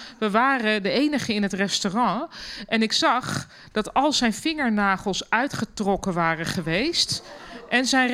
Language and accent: Dutch; Germany; Dutch is a second language; now in Netherlands; En ik als Duitse, omgeven door alleen maar Nederlanders, niet durfde te juichen.